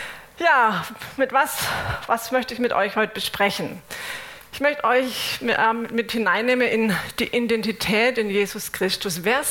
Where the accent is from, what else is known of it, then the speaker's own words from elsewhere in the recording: Germany; Ja, ich bin Deutsche.